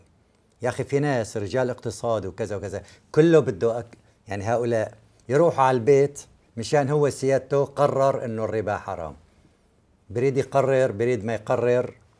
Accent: Syria; عندنا بسوريا أنا أخذت فرضا من زميلي 1,000,000 ليرة سورية بعام 2000

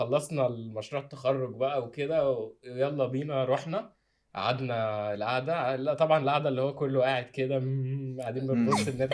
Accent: United Arab Emirates; لان انا كنت جاي من الامارات

